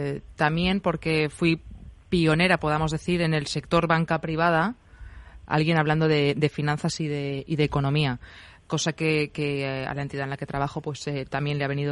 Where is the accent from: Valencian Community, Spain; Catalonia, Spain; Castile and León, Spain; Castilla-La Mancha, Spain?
Valencian Community, Spain; now in Madrid, Spain; Yo soy valenciana, llegué hace 6 años a Madrid